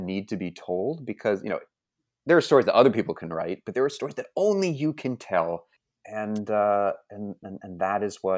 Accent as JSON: {"language": "English", "town": "Okemos", "region": "Michigan", "country": "United States", "said": "I'm from Okemos, which is a suburb of Lansing."}